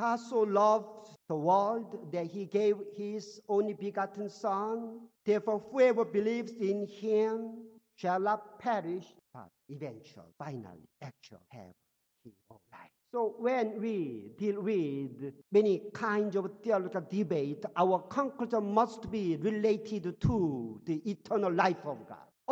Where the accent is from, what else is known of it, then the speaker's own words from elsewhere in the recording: Yichang, Hubei, China; I was born in 1952, and then I was born again in 1968 at one church of Nazareth in my hometown, Yichang.